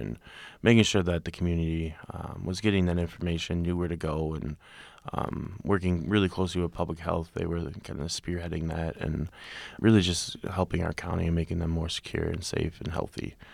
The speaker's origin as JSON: {"language": "English", "region": "Georgia", "country": "United States", "said": "And I came here from South Georgia."}